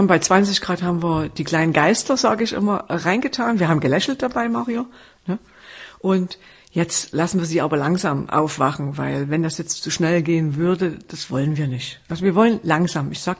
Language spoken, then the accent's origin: German; Sörnewitz, Saxony, Germany; ursprünglich stamme ich aus Sürnewitz bei Meißen, also eher ein Weinbaugebiet und eher so ein bisschen schon industriell.